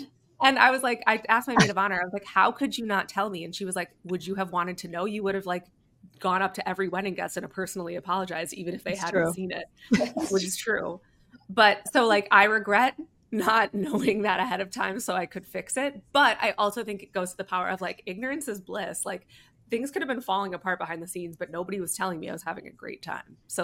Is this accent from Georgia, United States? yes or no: no; Buffalo, New York, United States; I'm from Buffalo and the wedding was in Buffalo.